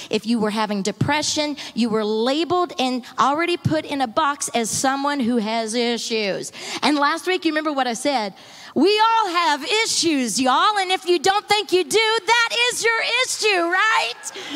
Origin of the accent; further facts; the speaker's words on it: Texas, United States; We're from Texas, and all of our family were living in Texas